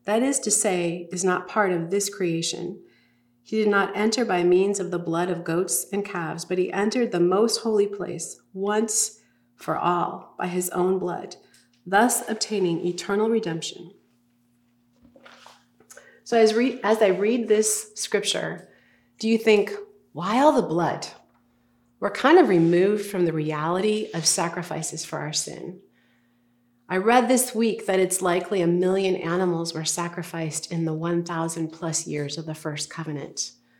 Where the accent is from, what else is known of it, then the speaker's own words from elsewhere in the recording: Minnesota, United States; moved away as an adult; See, I'm from Minnesota, the land of 10,000 lakes, yes, but we have this saying, cold nose, warm heart. I moved to Boston after college, and I kind of went into some culture shock.